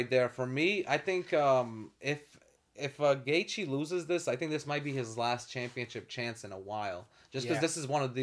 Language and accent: English; Bulgaria; We had a Bulgarian guy fighting in this card. I am from Bulgaria.